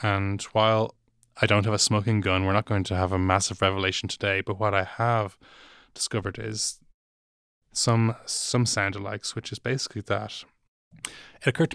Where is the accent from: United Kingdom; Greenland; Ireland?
Ireland; Dublin, Leinster; I am from Dublin, and while I do have Cork cousins